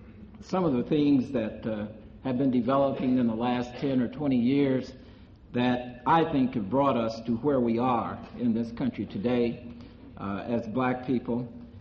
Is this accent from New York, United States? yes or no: no; Michigan City, Indiana, United States; as I was growing up in Michigan City, I suppose would be called a ghetto. They just called it the patch in Michigan City.